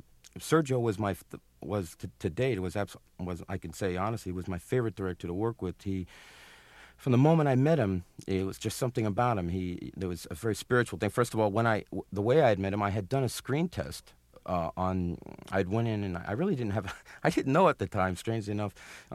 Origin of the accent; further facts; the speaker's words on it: Brooklyn, New York, United States; I grew up in Brooklyn, and strangely enough, I portrayed somebody at that moment.